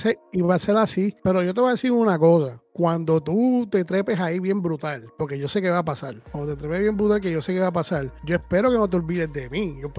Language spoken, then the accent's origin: Spanish; Puerto Rico; mi cultura, mi cultura, yo soy puertorriqueño